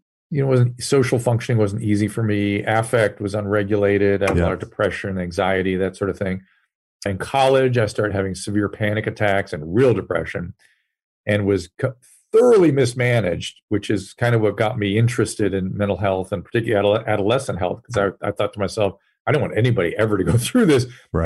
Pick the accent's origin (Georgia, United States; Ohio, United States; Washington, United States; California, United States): California, United States; Pasadena; So I was raised in Pasadena.